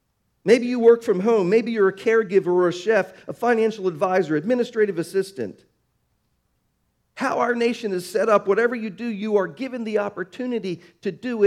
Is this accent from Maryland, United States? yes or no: yes; Baltimore, Maryland, United States; I grew up in Baltimore and I was blessed to grow up there for a lot of reasons.